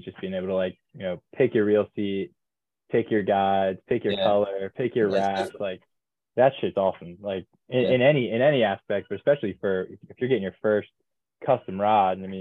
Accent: Reading, Pennsylvania, United States; just trout and smallmouth in Berks County. I'm from Reading, PA.

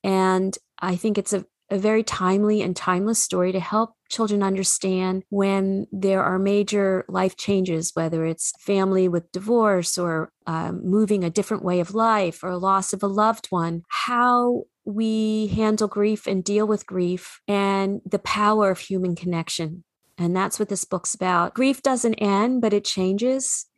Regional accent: New England, United States; accent: New England; And in my New England accent, I probably sounded like you, bubbler, because we didn't say the R's.

